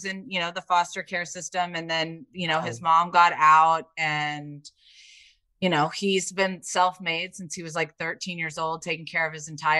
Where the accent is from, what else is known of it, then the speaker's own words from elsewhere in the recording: Indiana, United States; I grew up in Indiana. Like you know, it's not really the same.